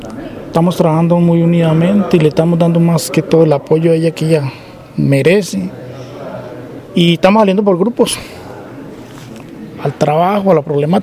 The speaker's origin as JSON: {"language": "Spanish", "region": "Caquetá", "country": "Colombia", "tie": "born or raised there", "also_born_or_lived": "Cauca", "said": "yo prácticamente soy nacido aquí en el Cauca, pero pues fui criado en el Caquetá."}